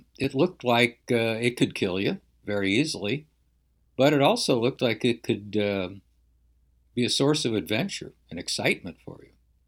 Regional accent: St. Louis, Missouri, United States; to people in St. Louis, my birthplace.

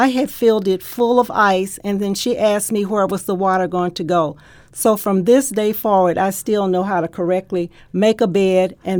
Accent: Evansville, Indiana, United States; I'm from Evansville, Indiana.

